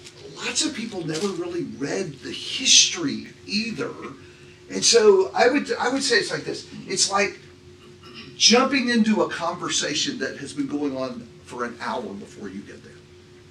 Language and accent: English; Cleveland, Ohio, United States; I will not mention that we grew up in Cleveland.